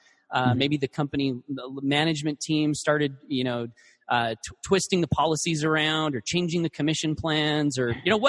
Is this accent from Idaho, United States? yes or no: yes; Blackfoot, Idaho, United States; traveling from my hometown of Blackfoot to Idaho Falls, where I was working in this call center